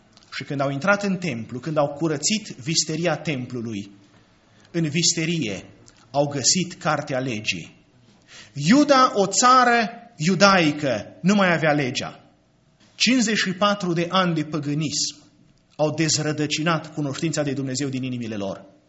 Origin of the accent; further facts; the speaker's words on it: Romania; Am crescut în România și n-au spus comuniștii, n-au spus nu te mai duce la biserică.